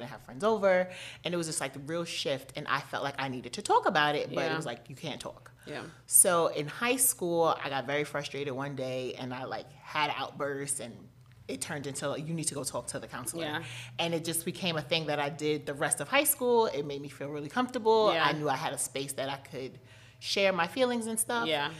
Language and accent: English; New York City, New York, United States; I'm a licensed clinical social worker. I'm from New York City